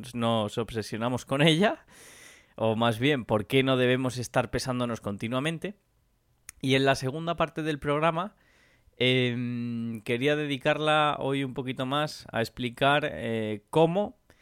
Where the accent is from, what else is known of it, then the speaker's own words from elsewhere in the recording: Granada, Andalusia, Spain; now in León, Spain; Yo soy de León, bueno, vivo en León y realmente soy de Granada, aunque no lo parezca.